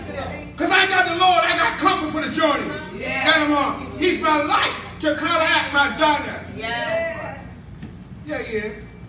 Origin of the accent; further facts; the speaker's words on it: Bahamas; Let me make this plain for you. I'm from Bahamas. Old school.